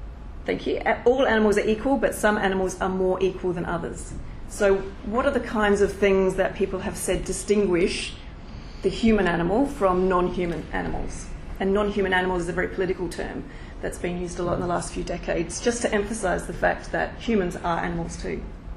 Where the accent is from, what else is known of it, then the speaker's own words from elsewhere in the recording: Australia; when I don't even know that, as an Australian, I can see the world through your point of view either?